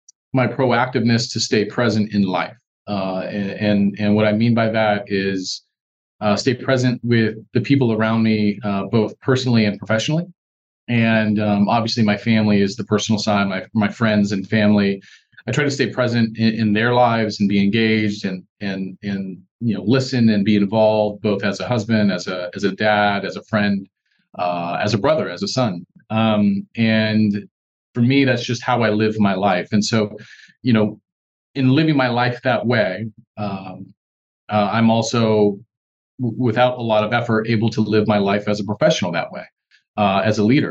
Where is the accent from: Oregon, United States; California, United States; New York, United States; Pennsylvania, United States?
California, United States; now in San Antonio, United States; You know, I'm from California, the West Coast, big cities, Los Angeles and San Francisco.